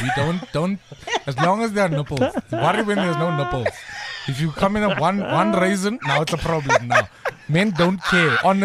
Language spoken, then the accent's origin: English; South Africa; we are so unpredictable as South African comedians because we all come from little hubs, which have little cultural influences.